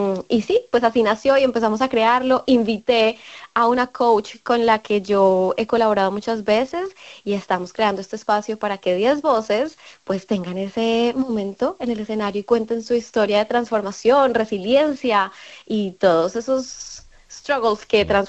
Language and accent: Spanish; Colombia; yo soy periodista también de Colombia